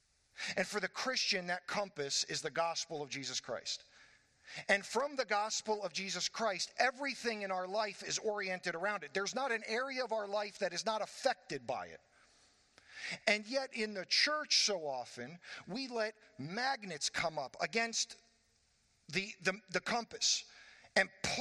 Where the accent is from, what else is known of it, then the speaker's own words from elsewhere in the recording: Florida, United States; Growing up in Florida, you know, I was a couple miles from the beach.